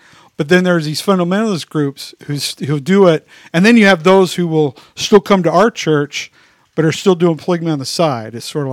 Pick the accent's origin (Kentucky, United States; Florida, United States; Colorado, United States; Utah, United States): Utah, United States; growing up in Utah, there are polygamists still there